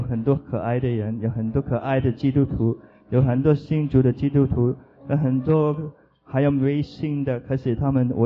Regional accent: Hong Kong; born there; 香港是一个很，在我的讲是一个很出生的地方，在里面我回去的时间都看到，哦，就是闻到一个地兽的味道，我都觉得很亲身

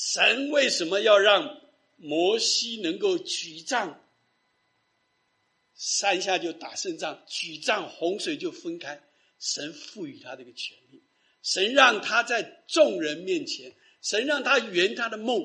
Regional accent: China; 我们中国人说是礼要龙门，但是我们基督徒说什么？

